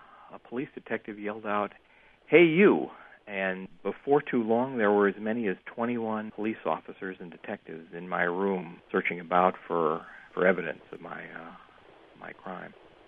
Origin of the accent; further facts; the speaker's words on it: United States; because I'm an American who spent 4 days in a Zimbabwean jail